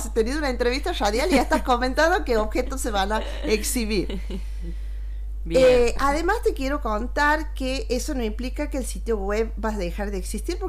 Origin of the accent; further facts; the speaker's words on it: Santiago del Estero, Argentina; accent: santiagueña; El director había solicitado que tenga tonada santiagueña.